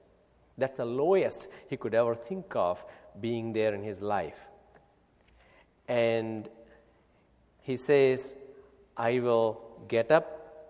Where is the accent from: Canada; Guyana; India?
India; Yeah, I am originally from India. You see, so I am known by where I live in our culture.